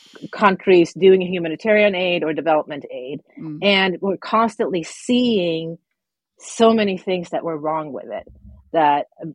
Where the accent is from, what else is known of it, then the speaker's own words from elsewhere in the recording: Sweden; now in Santa Barbara, United States; I grew up in Sweden. My mother is Swedish. My father is Moroccan, but I definitely identify as being culturally Swedish. And I finished high school in Sweden.